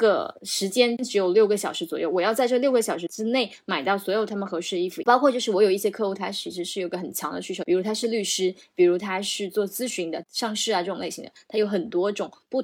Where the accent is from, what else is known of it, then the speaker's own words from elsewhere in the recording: Shantou, Guangdong, China; 我自己是94年的，我是汕头的